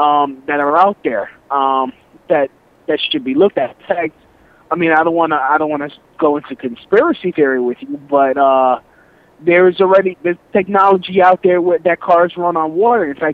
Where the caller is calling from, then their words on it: Brooklyn, New York, United States; I'm calling from Brooklyn.